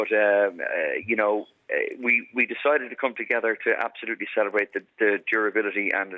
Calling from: Dublin, Leinster, Ireland; I'm ringing you from the Sugar Club in downtown Dublin today

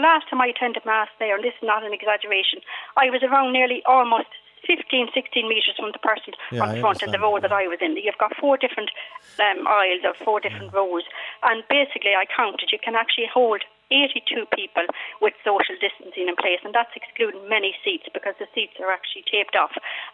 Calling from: Dublin, Leinster, Ireland; I'm actually calling from Dublin here

